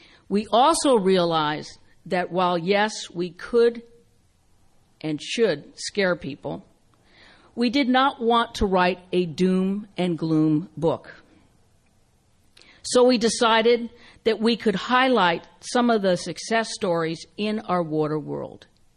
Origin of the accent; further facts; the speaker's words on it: San Francisco, California, United States; For me, growing up in San Francisco, with my early education about earthquakes